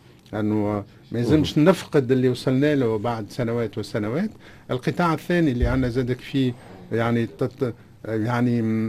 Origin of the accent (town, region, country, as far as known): Tunisia